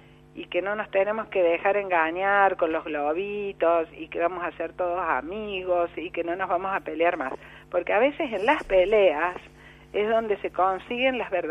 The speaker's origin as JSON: {"language": "Spanish", "country": "Argentina", "said": "porque nosotros como argentinos podamos decidir cuál es nuestro destino."}